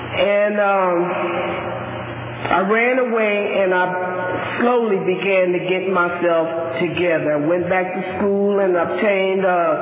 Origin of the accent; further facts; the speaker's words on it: San Francisco, California, United States; born there; I was born in San Francisco in 1949, and September 15th, my birthday's coming up.